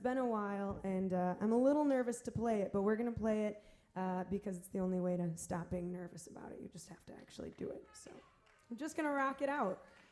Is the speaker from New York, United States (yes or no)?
no; Detroit, Michigan, United States; now in Minnesota, United States; I grew up in Detroit. I live in Minnesota now. But I've been here for almost 10 years.